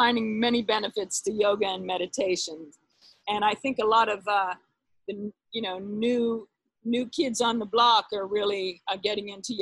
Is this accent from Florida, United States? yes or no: no; New York City, New York, United States; But you know, I'm a New Yorker and a fan of New York